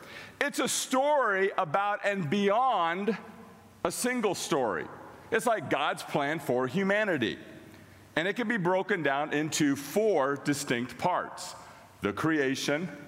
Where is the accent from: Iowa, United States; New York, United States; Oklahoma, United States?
Iowa, United States; now in Texas, United States; I was from Iowa, so I knew, get the faucets running a little bit